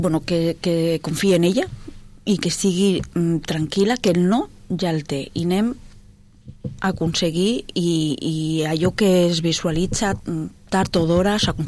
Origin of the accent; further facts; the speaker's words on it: Mollet del Vallès, Catalonia, Spain; Jo soc de Mollet de tota la vida i ja coneixia aquesta zona.